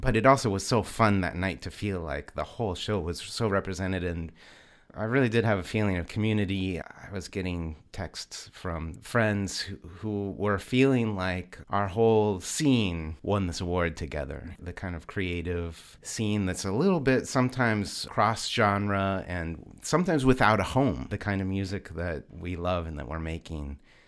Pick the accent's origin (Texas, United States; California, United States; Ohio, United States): California, United States; San Francisco; I'm from the San Francisco Bay Area.